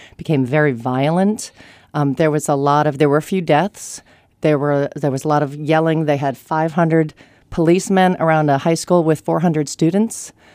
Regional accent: New England, United States; I grew up in New England, so I was a lot closer to this culture of South Boston

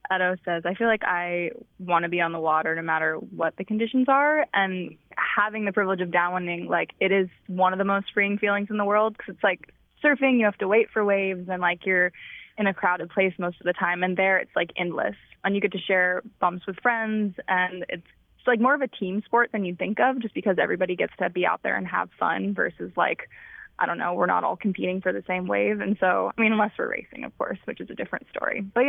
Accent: Hawaii, United States; I grew up on Maui, and I started surfing when I was like 2 on the front of my parents' board.

